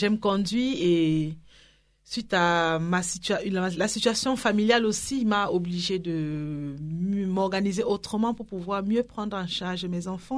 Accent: Saint-Germain-en-Laye, Île-de-France, France; vient de Saint-Germain-en-Laye, la ville royale

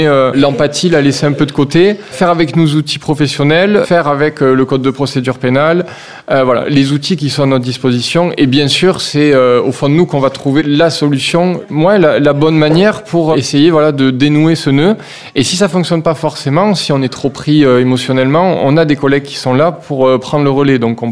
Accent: Toulouse, Occitanie, France; Quand on est Toulousain comme moi et qu'on arrive à Sarcelles, qu'on ne connaît pas du tout la ville

